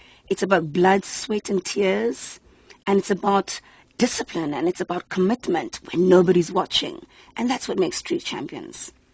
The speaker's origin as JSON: {"language": "English", "country": "South Africa", "said": "because I love being South African. I love being African."}